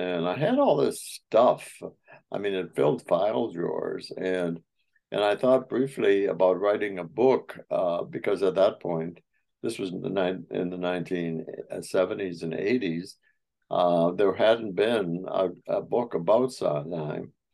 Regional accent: Michigan, United States; born there; now in Milwaukee, United States; I was born in Upper Michigan. I live in Milwaukee. I went to Marquette University in journalism.

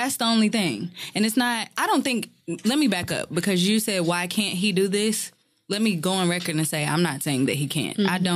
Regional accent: Louisville, Kentucky, United States; Oh, we were saying where we're from? I'm from Louisville, Kentucky.

